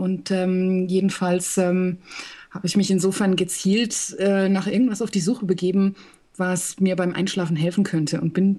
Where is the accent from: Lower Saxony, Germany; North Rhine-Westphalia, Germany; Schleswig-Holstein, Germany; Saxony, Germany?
North Rhine-Westphalia, Germany; Herdecke; born there; Ich kenne nicht mal meine Geburtsstadt. Also ich kenne ihren Namen. Das ist Herdecke an der Ruhr, irgendwo im Ruhrpott.